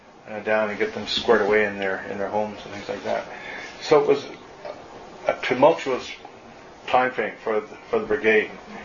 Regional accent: Canada; Hey, we're from Canada. How do you like us so far?

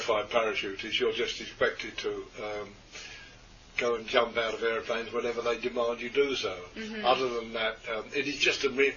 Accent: East Ham, London, United Kingdom; accent: Cockney; I'm from England, and I was born in East London, suburb of East Ham, which makes me a Cockney. I was born within the sound of Bow Bell, so I'm a Cockney.

